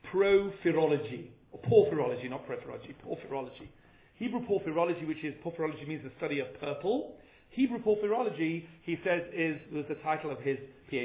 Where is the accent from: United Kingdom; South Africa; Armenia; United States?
United Kingdom; Leeds, Yorkshire and the Humber; Leeds, which is my hometown.